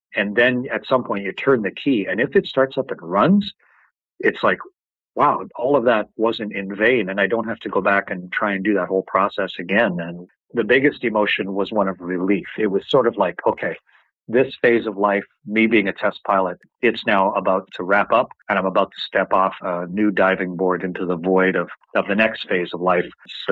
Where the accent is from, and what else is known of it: Canada